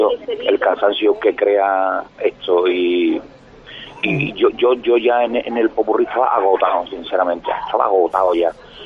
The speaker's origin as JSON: {"language": "Spanish", "town": "Barbate", "region": "Andalusia", "country": "Spain", "tie": "born or raised there", "said": "Estoy aquí en mi pueblo, en Barbate, aquí tomando un cafelito"}